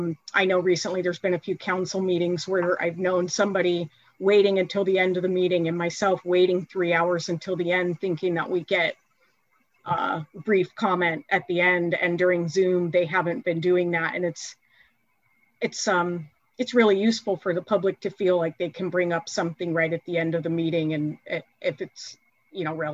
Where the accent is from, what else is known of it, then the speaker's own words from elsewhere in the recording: Black Diamond, Washington, United States; now in Bellevue, United States; I live in Bellevue, and I grew up in Black Diamond.